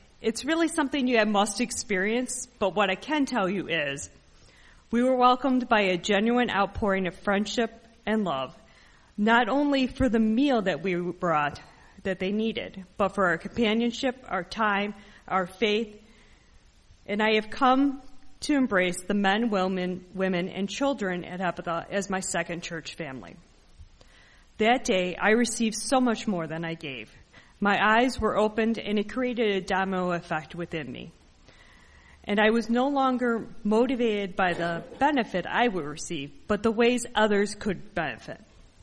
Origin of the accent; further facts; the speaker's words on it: Chicago, Illinois, United States; I'm from Chicago, I'm a nurse, I've worked with people of all different ethnicities